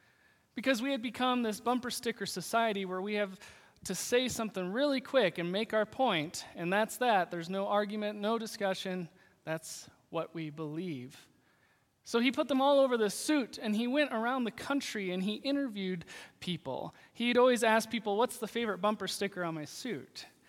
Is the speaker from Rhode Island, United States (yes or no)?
no; Iowa, United States; I grew up in Sioux County, Iowa